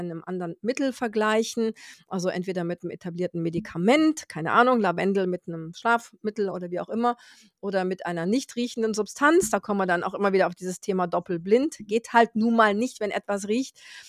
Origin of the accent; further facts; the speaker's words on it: Brazil; German is a second language; Wir haben aus meiner Heimat Brasilien viele, viele Orangenölstudien.